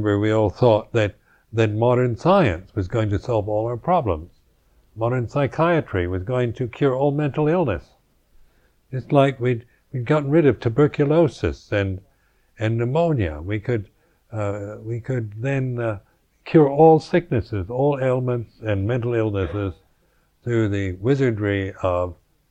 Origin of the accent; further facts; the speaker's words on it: United States; born there; I was born in America